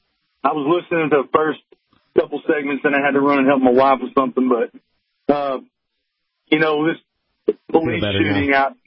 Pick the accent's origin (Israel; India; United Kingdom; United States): United States; the South; Well, I'm from the South. Big words are, you know, they're hard.